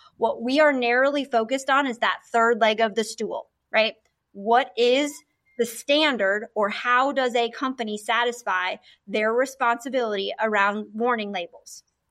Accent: Iowa, United States; In some states, like the state, my home state of Iowa

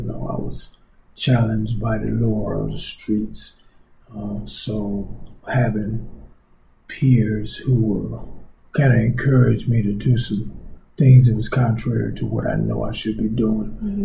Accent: Detroit, Michigan, United States; I'm from Detroit, raised on the Northwest Side. I'm from a working class family.

